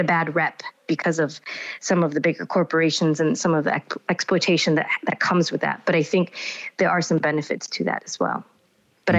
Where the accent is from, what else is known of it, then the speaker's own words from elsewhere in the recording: United States; And then it's a combination of my parents who grew up in the UK and then overlaid with a third dimension of me growing up in the US.